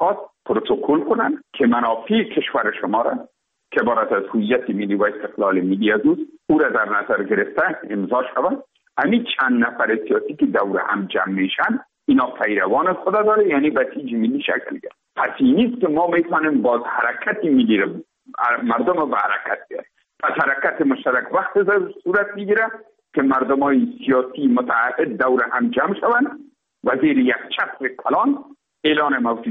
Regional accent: Afghanistan; ما افغان هستیم.

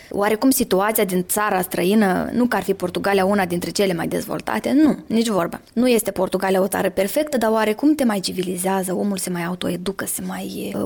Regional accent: Moldova; când merg acasă în Republica Moldova

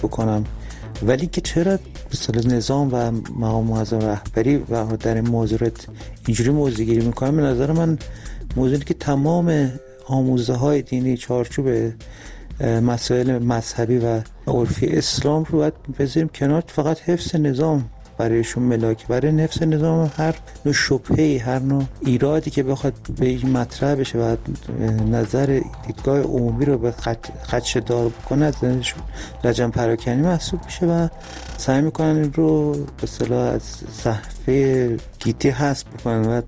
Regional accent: Tehran, Tehran Province, Iran; از تهران هستم، درود بر شما

